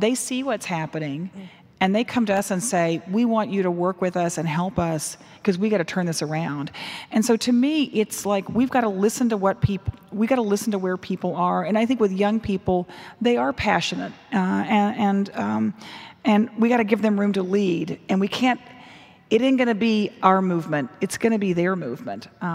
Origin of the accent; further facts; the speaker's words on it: Texas, United States; I'll say even Texas because I'm a Texan.